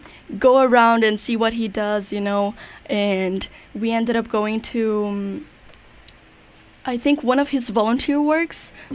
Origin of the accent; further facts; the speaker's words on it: Brazil; But basically, I am from Brazil.